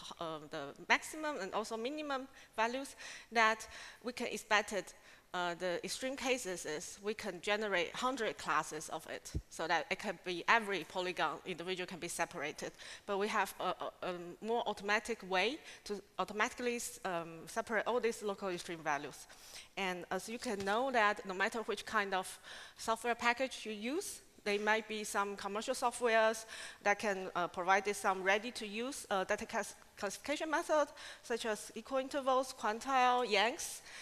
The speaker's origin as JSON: {"language": "English", "country": "Taiwan", "second_language": "English", "lives_now": "Hamburg, Germany", "said": "that I come from Taiwan, and currently I'm working in Harvard City University of Hamburg as a scientific associate"}